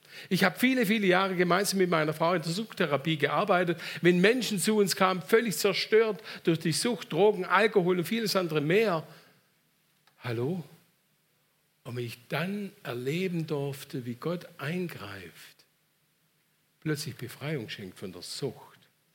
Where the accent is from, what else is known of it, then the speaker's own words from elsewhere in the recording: Baden-Württemberg, Germany; accent: Swabian; wir sagen im Schwäbischen, wir kommen aus dem Schwabenland.